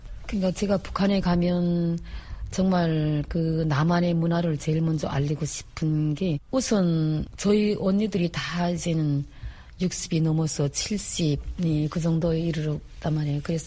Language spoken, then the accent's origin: Korean; Pyongyang, North Korea; 저는 평양에서 태어나서 정말 도시 중심에서 태어났죠.